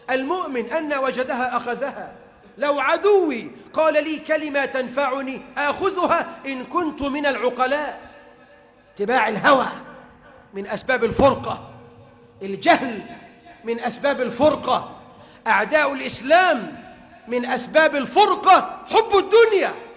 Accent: Egypt; بلدنا مصر

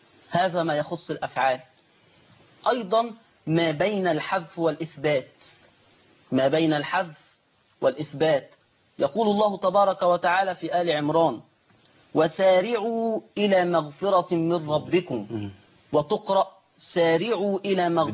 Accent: Upper Egypt, Egypt; accent: Upper Egyptian (Sa'idi); لهجتنا في صعيد مصر

